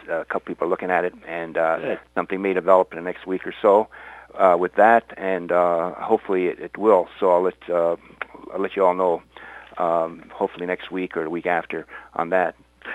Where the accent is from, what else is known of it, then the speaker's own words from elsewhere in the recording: Thunder Bay, Ontario, Canada; Willie is a freelance writer and broadcast journalist in Thunder Bay, Canada, which happens to be my hometown